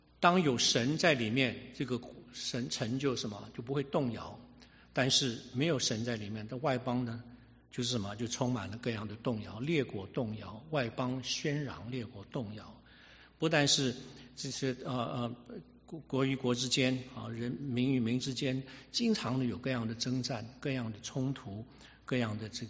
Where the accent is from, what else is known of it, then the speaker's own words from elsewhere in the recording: Taiwan; 我们从台湾来的也很关心台湾的大选啊